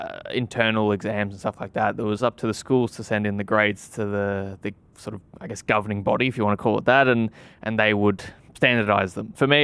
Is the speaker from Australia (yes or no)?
yes; Australia; of course, being an Aussie, I always hoped that I would, at that time I was still in Australia